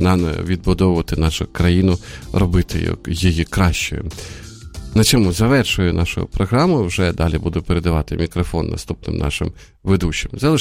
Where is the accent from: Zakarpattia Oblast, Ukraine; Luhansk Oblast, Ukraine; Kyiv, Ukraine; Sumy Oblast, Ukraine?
Sumy Oblast, Ukraine; Теж ворог обстрілює і північ України, ну, от, власне, мою рідну Сумщину.